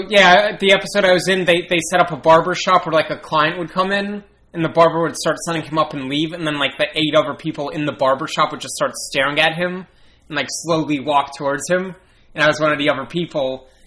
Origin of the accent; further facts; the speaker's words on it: Stamford, Connecticut, United States; I got written up in my local paper where I grew up in Stamford